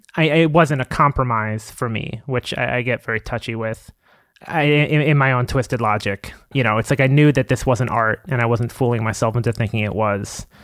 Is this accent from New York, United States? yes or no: yes; Long Island, New York, United States; also born or lived in Queens; I was born in Queens, but I spent most of my childhood in Long Island.